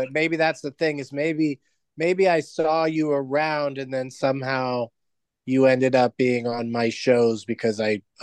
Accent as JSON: {"language": "English", "town": "San Diego", "region": "California", "country": "United States", "tie": "born or raised there", "said": "I stayed in an attic in Pasadena once because I grew up in San Diego"}